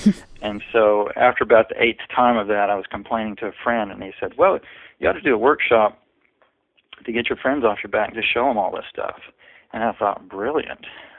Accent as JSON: {"language": "English", "region": "North Carolina", "country": "United States", "tie": "born or raised there", "said": "I grew up in North Carolina in the South and went to school for electrical engineering."}